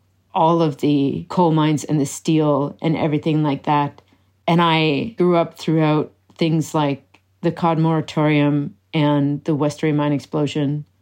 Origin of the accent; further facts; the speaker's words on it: Cape Breton, Nova Scotia, Canada; these are the things that teach me, as someone growing up in Cape Breton, this is how companies can treat you.